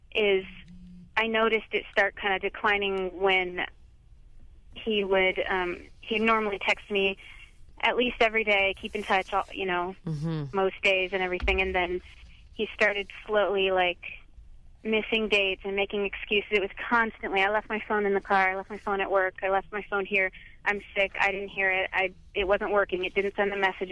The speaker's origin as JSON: {"language": "English", "region": "Arizona", "country": "United States"}